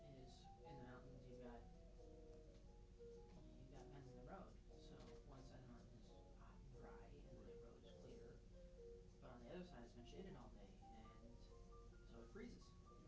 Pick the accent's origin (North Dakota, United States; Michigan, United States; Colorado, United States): Colorado, United States; So my experience growing up in Colorado is that there's the problem with drivers